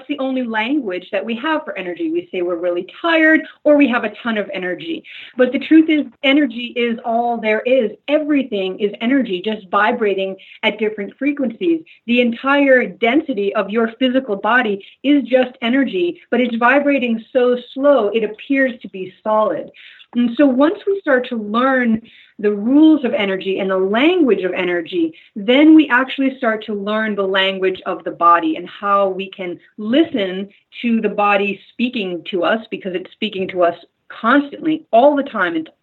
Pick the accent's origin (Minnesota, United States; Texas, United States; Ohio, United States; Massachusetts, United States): Massachusetts, United States; Worcester; also born or lived in Canada; I'm from Worcester, Mass.